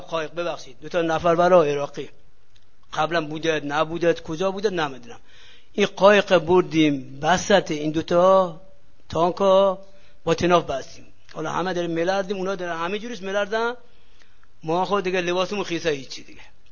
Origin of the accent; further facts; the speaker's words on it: Yazd, Iran; گفتیم بابا ما بچه یزدیم